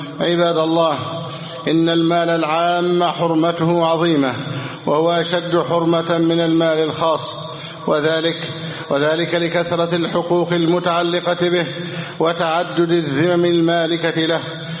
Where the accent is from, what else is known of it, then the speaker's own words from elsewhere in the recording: Egypt; اللهم احفظ بلدنا مصر وسائر بلاد المسلمين،